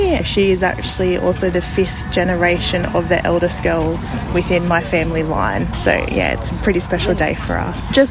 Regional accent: Ballina, New South Wales, Australia; I'm from Ballina

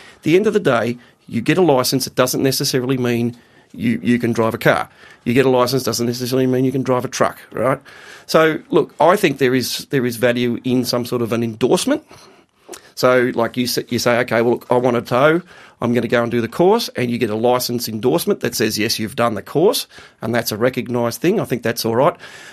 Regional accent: Victoria, Australia; And when I explained to the police officer that I was from Victoria, he was having nothing of it.

